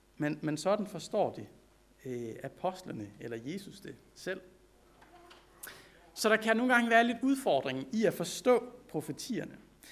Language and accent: Danish; Peru; Andesbjergene i Peru, hvor jeg voksede op